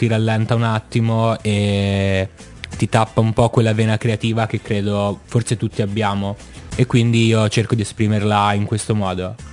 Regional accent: Pisa, Tuscany, Italy; now in Milan, Italy; io in realtà sono di Pisa, anche se ormai sono milanese di adozione, perché per mille motivi mi sono ormai da anni diviso fra Pisa e Milano

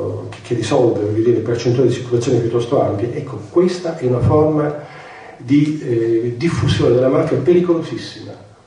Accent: Apulia, Italy; io sono pugliese, quindi sono qui stasera posso utilizzare un'espressione politicamente corretta, non come meridionale, ma come diversamente settentrionale

